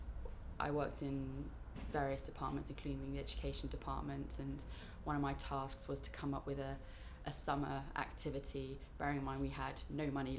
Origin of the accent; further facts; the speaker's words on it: Bushey Heath, East of England, United Kingdom; I'm 25, and I'm from Bushey Heath in Hertfordshire.